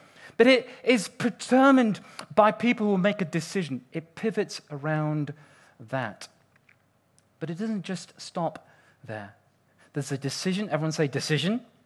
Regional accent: Nigeria; born there; I can say this because I'm from Africa. I was born in Nigeria, man.

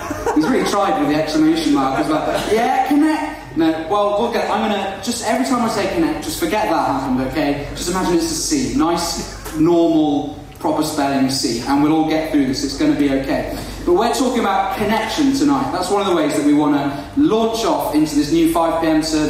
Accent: Wales, United Kingdom; first language Welsh; English is a second language; I'm Welsh, I know I've lost the accent, but I grew up in Wales, Welsh is my first language, did everything in my life in Welsh up until now. But just because I've lived here for a while, I've totally lost it.

